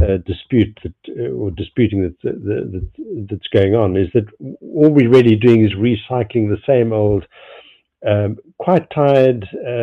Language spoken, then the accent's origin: English; South Africa; it's very hard being a South African, actually